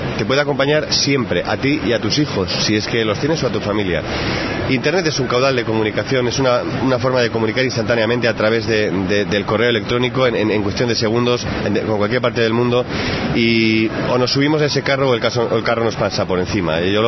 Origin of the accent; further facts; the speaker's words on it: Bilbao, Basque Country, Spain